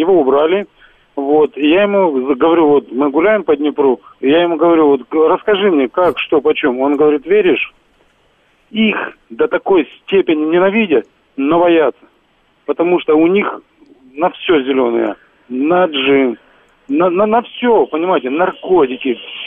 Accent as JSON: {"language": "Russian", "country": "Ukraine", "moved": "as an adult", "lives_now": "Moscow, Russia", "said": "Я сам с центральной Украины."}